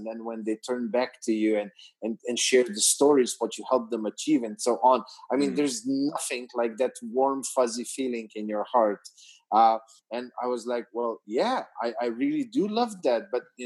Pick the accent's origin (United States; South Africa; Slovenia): Slovenia; English is a second language; I am from a small little country in Europe called Slovenia. Just 2 million people